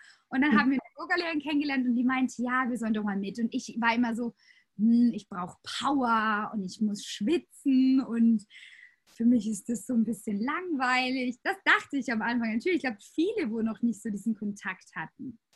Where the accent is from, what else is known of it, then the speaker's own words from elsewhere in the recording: Dornbirn, Vorarlberg, Austria; moved away as an adult; now in Munich, Germany; ich komme aus Vorarlberg, aus Dornbirn.